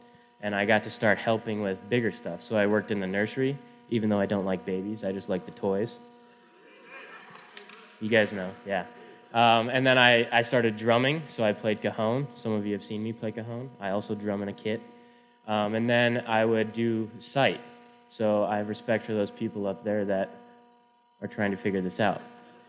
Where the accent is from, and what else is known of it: Spearfish, South Dakota, United States